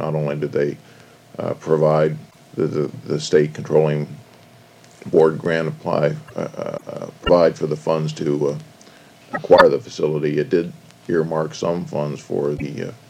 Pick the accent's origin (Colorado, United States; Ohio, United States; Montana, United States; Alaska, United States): Ohio, United States; Youngstown; Okay, well, I'm born and raised in Youngstown.